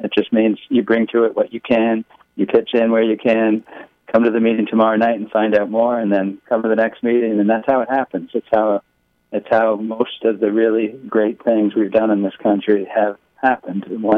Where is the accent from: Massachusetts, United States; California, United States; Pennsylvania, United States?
Massachusetts, United States; Concord; I'm doing this in my hometown, Concord, Massachusetts, where the revolution began.